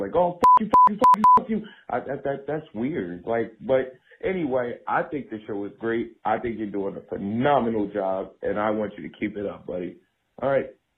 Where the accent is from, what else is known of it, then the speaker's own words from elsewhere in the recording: Philadelphia, Pennsylvania, United States; I'm from Philly, so a little minute just means a long period of time.